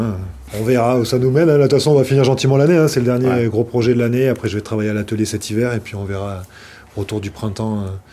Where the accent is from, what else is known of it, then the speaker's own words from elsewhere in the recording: Bordeaux, Nouvelle-Aquitaine, France; J'aimerais bien que ça se développe un petit peu plus, puisque je suis bordelais.